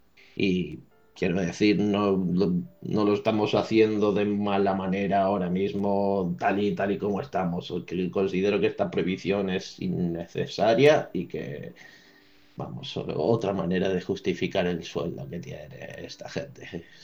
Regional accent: Benaguasil, Valencian Community, Spain; de Benaguasil

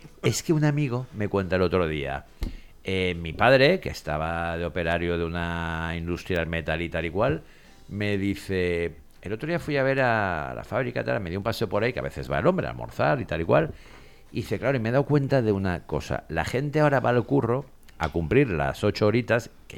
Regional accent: Alberic, Valencian Community, Spain; ¿Tú te acuerdas cuando éramos pequeños en Alberic que teníamos algún colega, Vicent, que iba a la taronxa, alguno más?

